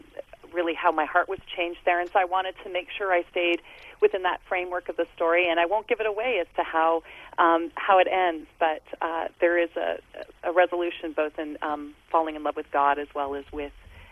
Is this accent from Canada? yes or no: yes; London, Ontario, Canada; I come from London, Ontario, Canada, and from kind of a middle class background